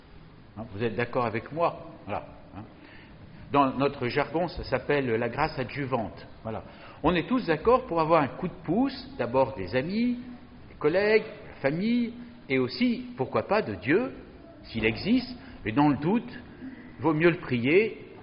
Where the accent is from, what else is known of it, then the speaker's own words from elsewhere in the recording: France; parce que nous sommes français, nous ne sommes pas portugais.